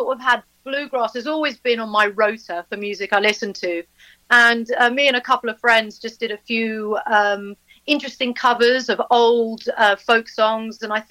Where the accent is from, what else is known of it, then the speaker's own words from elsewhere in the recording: London, United Kingdom; I'm a London girl originally. I was born and bred in London. But my mother is French and she comes from a farming background.